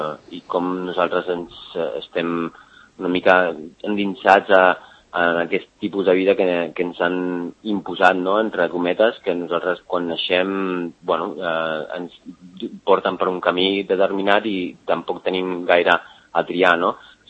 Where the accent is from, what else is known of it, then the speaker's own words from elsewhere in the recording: Sant Cugat del Vallès, Catalonia, Spain; De fet, jo soc de Sant Cugatenc, soc de la Floresta